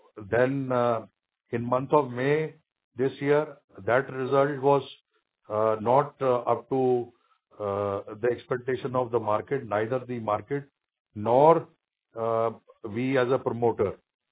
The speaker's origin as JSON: {"language": "English", "country": "India", "said": "As an Indian, I am proud of what we did in month of May."}